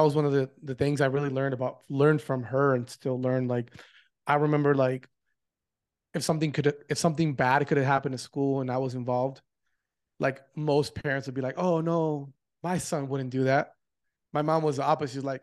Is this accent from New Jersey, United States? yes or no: no; Oregon, United States; born there; My family moved from Mexico to the United States around the 90s. And that's, I was born in Oregon because my dad had studied abroad.